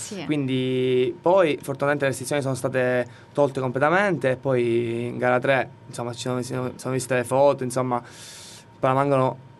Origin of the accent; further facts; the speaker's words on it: Palermo, Sicily, Italy; Per noi due che siamo di Palermo, che conosciamo benissimo l'ambiente